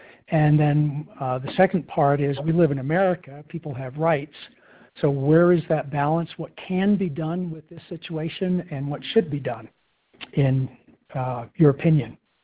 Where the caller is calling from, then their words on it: Silverthorne, Colorado, United States; from Silverthorne.